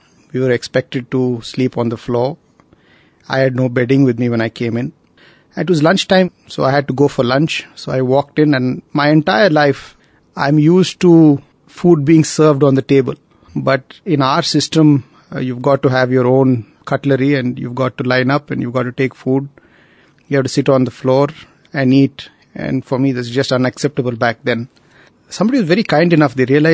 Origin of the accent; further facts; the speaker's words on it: Ooty, Tamil Nadu, India; I went to a Ivy League school in my hometown in Ooty.